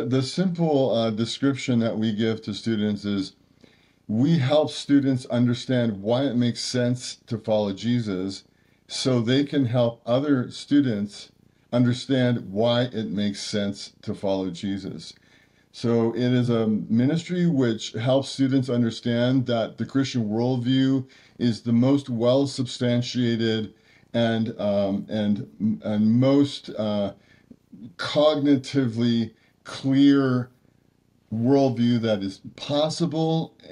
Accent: Canada; now in United States; Yes, I am from Canada, although I have become an American citizen and very much consider myself an American at this point in my life. I grew up in an immigrant family

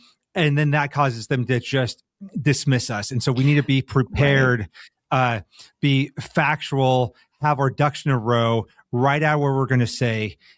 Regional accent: Nebraska, United States; But I come from Nebraska, a much more rural place

